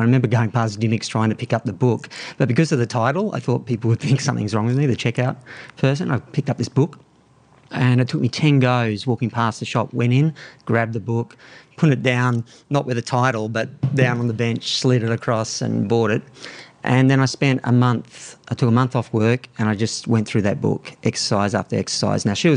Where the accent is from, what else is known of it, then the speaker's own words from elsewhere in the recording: Berry, New South Wales, Australia; I grew up in Berry on the south coast.